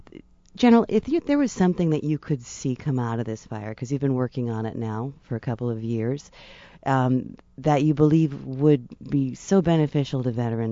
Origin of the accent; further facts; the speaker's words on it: Rhode Island, United States; But you know what? I'm from Rhode Island, and this song, I know that Buddy Cianci plays this song all the time.